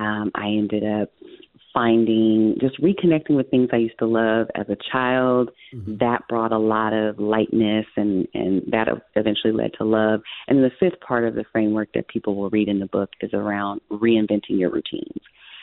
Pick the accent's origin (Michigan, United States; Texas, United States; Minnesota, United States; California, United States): California, United States; East Palo Alto; how I grew up in East Palo Alto, a little town in Northern California that was very segregated at the time.